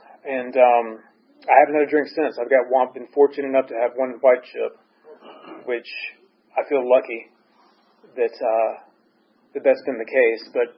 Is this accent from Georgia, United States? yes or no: yes; Valdosta, Georgia, United States; I'm from Valdosta, Georgia, a town in South Georgia.